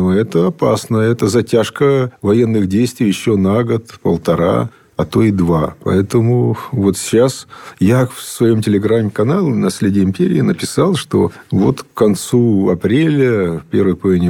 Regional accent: Kharkiv, Kharkiv Oblast, Ukraine; И сам я еще из Харькова.

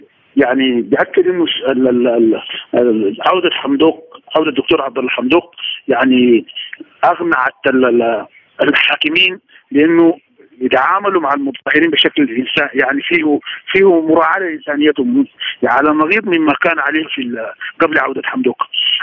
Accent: Sudan; وإحنا كسودانيين نفتكر إنه ضروري جدا إنه تعود السلطة في الحكم المدني

